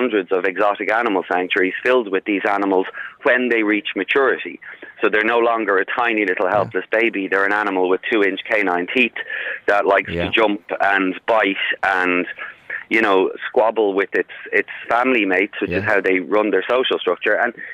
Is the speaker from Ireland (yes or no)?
yes; Dublin, Leinster, Ireland; growing up in Clontarf.